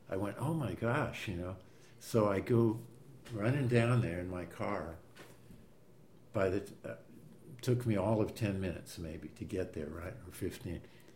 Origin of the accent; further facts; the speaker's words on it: Mill Valley, California, United States; And I guess it made me realize how naive, I guess, we really were growing up in Mill Valley.